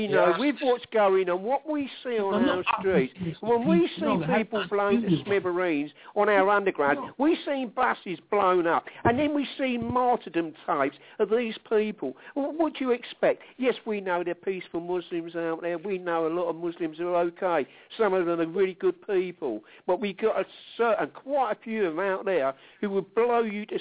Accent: Lewisham, London, United Kingdom; Well, I come from Lewisham as well. I know exactly where you come from, mate. I was born and bred round there.

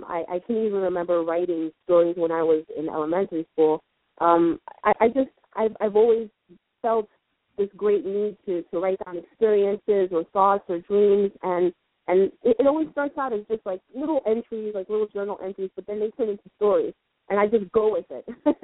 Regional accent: Queens, New York, United States; I'm a 35-year-old woman living out on Long Island. I grew up in Queens, though, but my heart is always going to be in Long Island.

